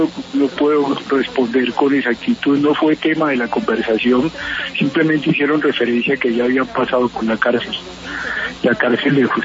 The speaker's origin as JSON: {"language": "Spanish", "country": "Colombia", "said": "somos colombianos y colombianas"}